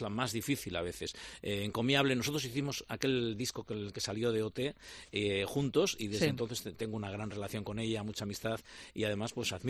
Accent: Irún, Basque Country, Spain; he vuelto a mis raíces, a mi terruño, como suelen decir, a mi pueblo, a Irún, a vivir aquí.

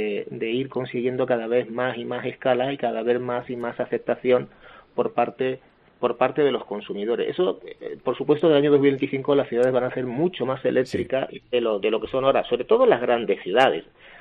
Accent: Isla Cristina, Andalusia, Spain; O Isla Cristina, correcto, que me toca muy cerca, que es mi pueblo.

